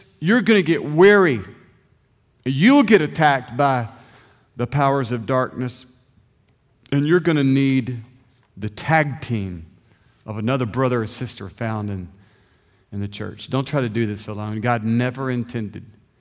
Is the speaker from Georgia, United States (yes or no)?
yes; Augusta, Georgia, United States; When I was a boy growing up in Augusta, Georgia, on Monday night, ever so often, man, we'd get a group of guys and we'd go over to the Bell Auditorium in Augusta.